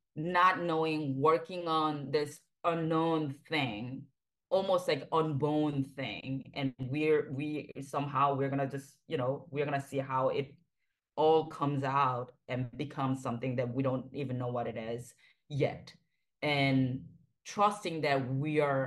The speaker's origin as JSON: {"language": "English", "country": "South Korea", "tie": "born or raised there", "moved": "yes", "said": "I grew up in South Korea, and I was about 12, and I was waiting for a bus."}